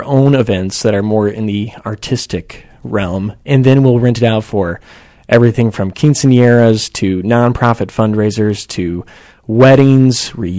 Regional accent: Netherlands; I grew up in Holland

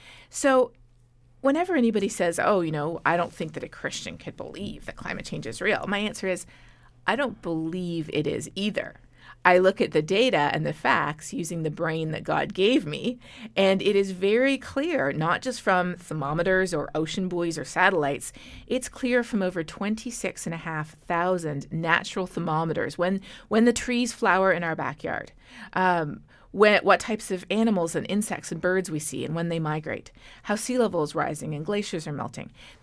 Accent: Canada; moved away as an adult; now in United States; Well, as a Canadian moving to the U.S., I sort of vaguely knew there were people out there who didn't think the climate was changing

